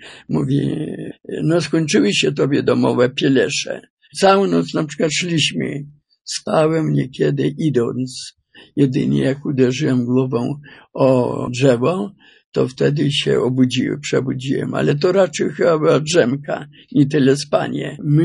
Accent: Warsaw, Masovian Voivodeship, Poland; bo przyjechaliśmy z Warszawy, bo rodzice pochodzili z Wileńszczyzny, ale wyjechali do Warszawy w poszukiwaniu pracy.

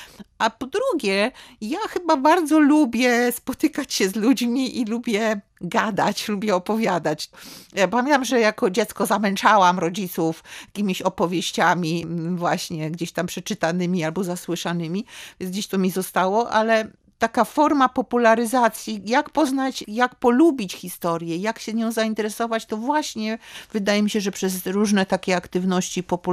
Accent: Pomeranian Voivodeship, Poland; Czuję się, zawsze mówię, że jestem z Trójmiasta, jestem z Pomorza Gdańskiego, czuję się z Pomorza.

